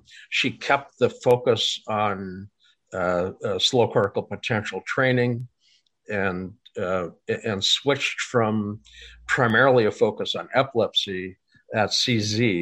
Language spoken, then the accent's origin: English; Fargo, North Dakota, United States; I grew up in Fargo. Farming analogies abound, you know.